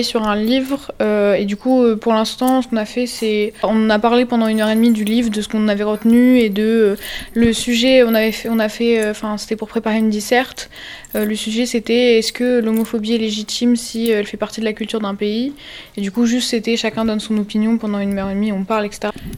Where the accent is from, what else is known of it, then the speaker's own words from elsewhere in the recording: Orléans, Centre-Val de Loire, France; Enfin, moi, par exemple, je suis d'Orléans.